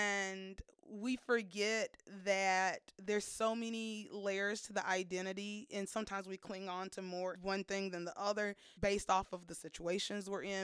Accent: North Carolina, United States; And we've always been in North and South Carolina. So like North Carolina, South Carolina, those are my mostly North, but a little bit of South is my identity.

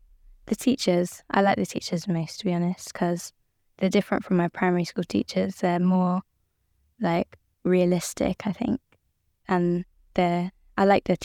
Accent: Bristol, South West England, United Kingdom; growing up in Bristol because it's, like, not a well-known place. So it is, but not widely. So I could say that I've grown up in Bristol and I like it as well because there's quite a lot of places in it.

